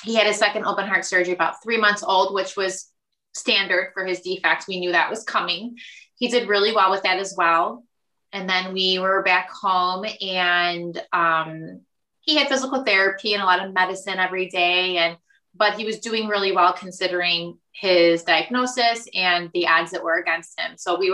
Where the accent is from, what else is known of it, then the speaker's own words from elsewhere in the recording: Bloomingdale, Illinois, United States; now in Elgin, United States; I am from Bloomingdale.